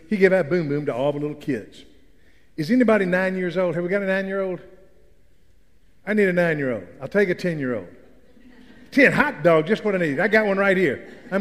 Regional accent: Memphis, Tennessee, United States; I'm from Memphis. I don't know if you knew that about me.

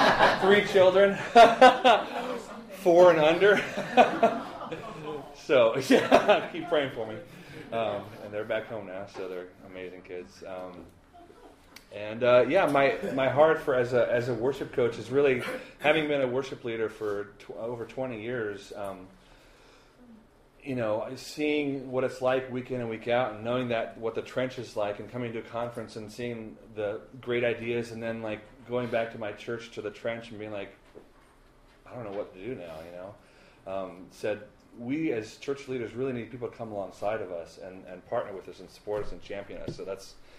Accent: Costa Rica; now in Pennsylvania, United States; I grew up in Costa Rica, so I was a missionary kid. My parents were there for 18 years, and my sister and I were born there. And been in Pennsylvania now for 13 years

